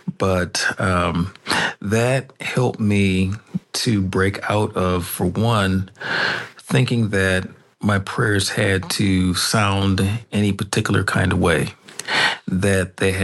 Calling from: Tacoma, Washington, United States; I'm hailing in from Tacoma, Washington, the great state of.

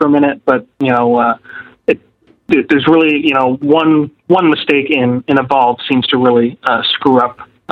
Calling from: Rochester, New York, United States; from Rochester, New York

